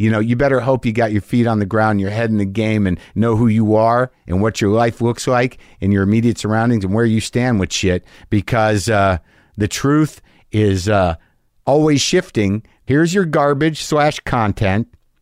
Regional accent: Coeur d'Alene, Idaho, United States; now in Germany; I'm originally from the Spokane area, Coeur d'Alene. It's in Idaho, I believe, right? But live in Germany now.

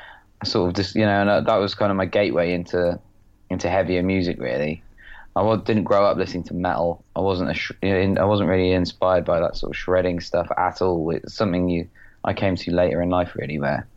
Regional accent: Oxford, South East England, United Kingdom; I grew up sort of just outside Oxford in a sort of semi-council-y kind of rural market town.

